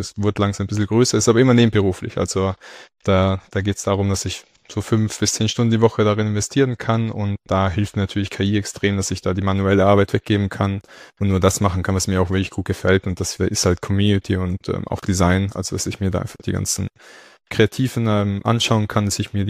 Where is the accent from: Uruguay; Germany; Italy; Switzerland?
Italy; Trentino-Alto Adige; also born or lived in Vienna, Austria; komme eigentlich aus Südtirol. Das heißt, zwischendurch kann es sein, dass mein Dialekt ein bisschen durchrutscht.